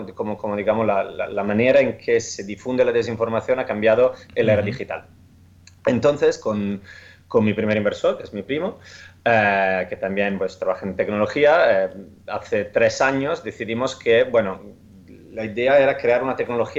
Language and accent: Spanish; Italy; Spanish is a second language; now in Spain; como habréis notado por el acento, soy italiano y en Italia no hay el grado de periodismo como tal